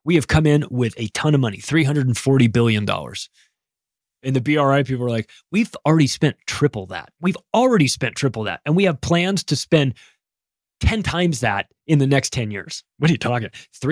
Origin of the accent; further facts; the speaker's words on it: United States; It's tough for me to listen to these plans because I am an American. I come from the West.